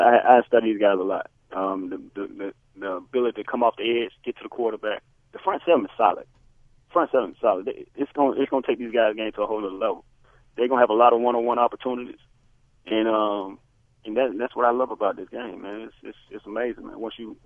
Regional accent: Alabama, United States; also born or lived in Arizona / Miami; I grew up in the South. I was born in Alabama. I went to Auburn University. I went to Arizona for 6 years, left, went down to Miami for three, went back to Arizona, and now I'm up north.

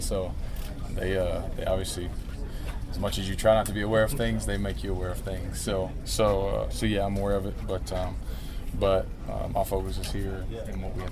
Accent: Texas, United States; Well, I mean, I think growing up in Texas, I've wore number 12 most of my career because of Roger Staubach.

